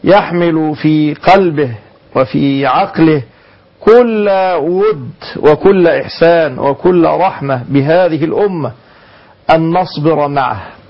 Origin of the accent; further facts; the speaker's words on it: Egypt; نحن في بلدنا مصر